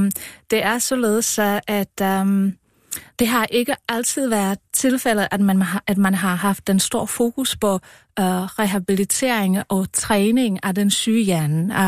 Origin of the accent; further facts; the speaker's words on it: Czechia; now in Denmark; jeg er fra Tjekkiet oprindeligt. Jeg har taget min kandidatgrad i Tjekkiet